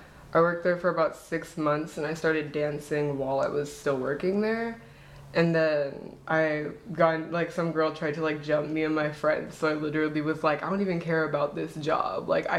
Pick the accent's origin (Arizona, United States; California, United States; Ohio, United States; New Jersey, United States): California, United States; Sacramento; I grew up in Sacramento, but I would go to the Bay Area, like, every weekend